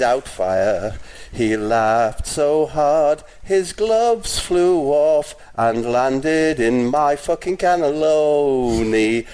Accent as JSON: {"language": "English", "town": "Middlesbrough", "region": "North East England", "country": "United Kingdom", "tie": "born there", "said": "I was born in Middlesbrough, which is known as Soul Town."}